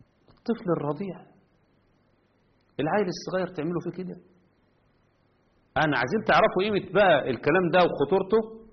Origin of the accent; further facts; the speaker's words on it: Egypt; وخصوصا عندنا في مصر